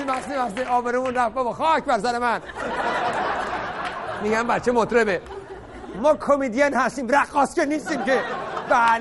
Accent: Iran; ما ایرانی هستیم

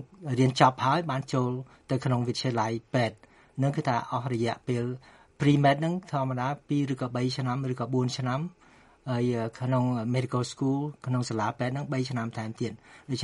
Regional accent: Tang Kouk, Kampong Thom, Cambodia; born there; ខ្ញុំកើតនៅស្រុកតាំងគោកតាំងគោកភូមិតាំងគោកស្រុកបារាយខេត្តកំពង់ធំ

